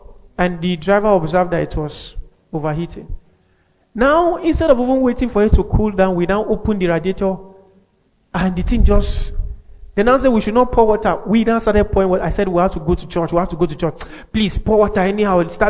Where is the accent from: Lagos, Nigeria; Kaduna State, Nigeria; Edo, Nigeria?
Kaduna State, Nigeria; Kaduna; I come from Benue, but I grew in Kaduna.